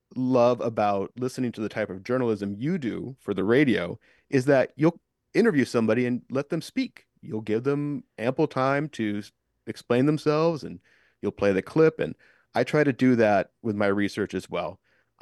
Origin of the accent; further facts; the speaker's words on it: Wrangell, Alaska, United States; wanted to be able to come back to Wrangell and not be a stranger. The idea of being a stranger in my hometown just didn't jive with me.